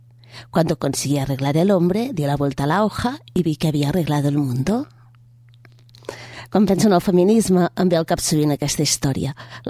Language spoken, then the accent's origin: Catalan; Catalonia, Spain; Com a dona catalana, que és la posició des de la qual jo em situo en el món, les meves lluites passen per reclamar, des del meu territori, la supervivència de les llengües minoritzades